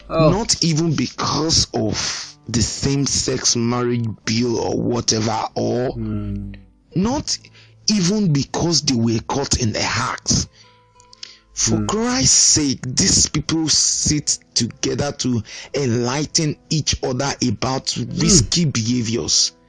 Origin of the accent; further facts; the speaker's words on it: Nigeria; I'm a Nigerian, and I know what is going on with Nigerian authorities.